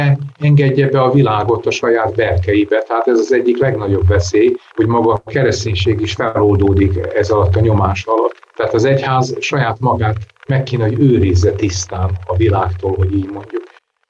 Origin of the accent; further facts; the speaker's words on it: Békéscsaba, Békés, Hungary; born there; én Békés Csabán születtem, 146. voltam, 1959-ben, akit megkereszteltek abban a gyülekezetben.